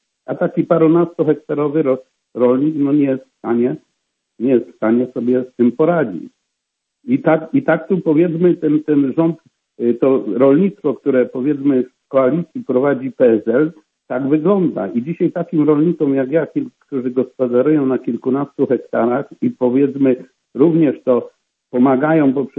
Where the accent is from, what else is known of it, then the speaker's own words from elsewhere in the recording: Greater Poland Voivodeship, Poland; Ja jestem z Wielkopolski, a też z południowej Wielkopolski, gdzie te gospodarstwa wcale nie są duże.